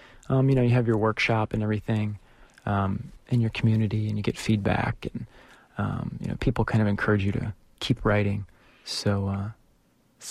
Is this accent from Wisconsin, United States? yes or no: yes; Milwaukee, Wisconsin, United States; I'm originally from the Midwest, Milwaukee, Wisconsin